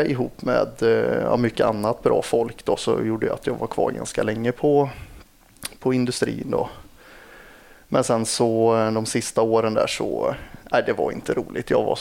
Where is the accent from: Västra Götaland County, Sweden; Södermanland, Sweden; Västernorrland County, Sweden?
Västra Götaland County, Sweden; Lidköping; Nej, jag är från Lidköping.